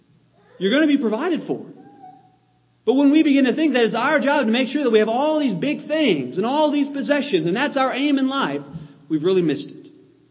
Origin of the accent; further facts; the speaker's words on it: Louisville, Kentucky, United States; You know, I'm from the big city. I'm from Louisville, and I'm used to a very fast-paced way of life.